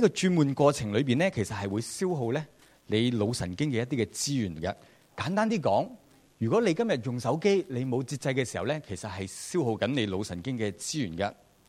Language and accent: Cantonese; Hong Kong; 话我哋香港人好犀利，同一时间可以做五样嘢啊，六样嘢咁嘅。